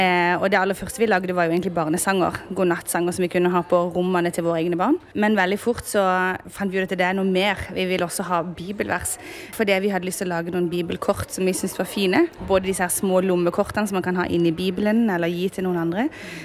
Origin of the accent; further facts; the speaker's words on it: Agder, Norway; Og så kommer vi fra Sørlandet, så da synes vi det var fint at det var litt blaude konsonanter inne i ordet.